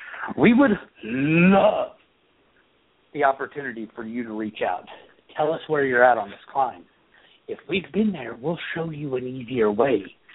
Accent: Oklahoma, United States; I'm from Oklahoma.

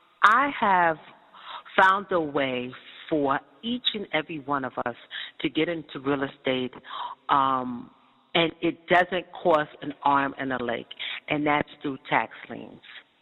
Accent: New York, United States; Please note that I did not do that in my home state of New York City.

